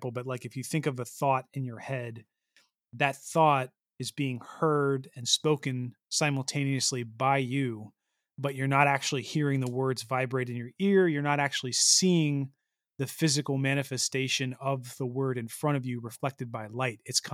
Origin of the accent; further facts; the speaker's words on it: United States; because that's where I grew up in America, surrounded by Christianity and whatnot.